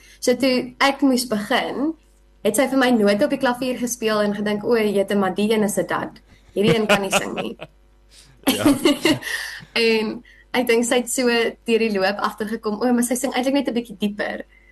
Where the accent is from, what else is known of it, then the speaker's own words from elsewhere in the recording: Gauteng, South Africa; ek kom ook eintlik van die Gauteng area af.